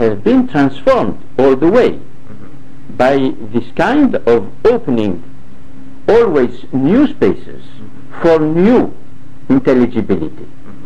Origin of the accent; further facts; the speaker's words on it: Middelburg, Zeeland, Netherlands; As I told you, I come from Middelburg, here in Holland.